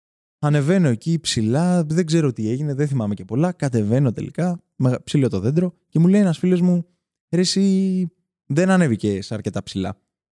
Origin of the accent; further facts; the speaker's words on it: Pefki, Attica, Greece; γιατί εγώ είμαι από την Πεύκη